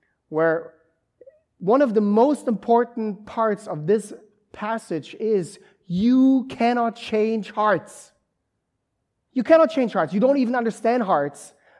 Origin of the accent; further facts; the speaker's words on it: Germany; That's kind of how I grew up in Germany.